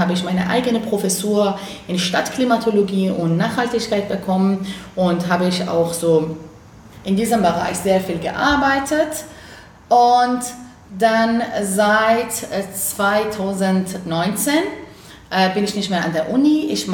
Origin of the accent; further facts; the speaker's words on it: Iran; moved away as an adult; also born or lived in Berlin, Germany; now in Germany; wir sind so in Berlin geboren. Als wir 5 Jahre alt waren, sind wir wieder in den Iran zurückgekehrt. Und mit 25 sind wir wieder nach Deutschland so zurückgekommen für unsere Promotion.